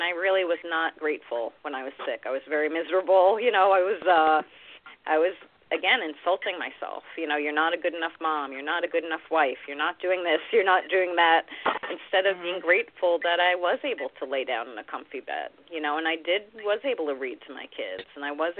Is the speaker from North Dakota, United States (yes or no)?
no; New York City, New York, United States; I grew up in New York City. I saw a lot of addiction